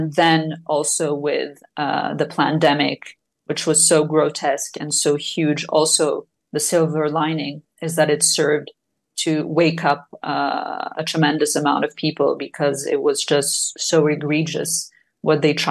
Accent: Geneva, Switzerland; from Geneva, my hometown, on the ground.

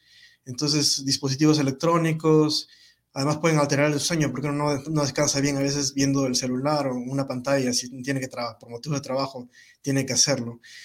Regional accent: Peru; moved away as an adult; also born or lived in New Mexico, United States / Houston, United States; yo soy de Perú, de Sudamérica. Hice el entrenamiento ya de medicina y después me fui para Nuevo México.

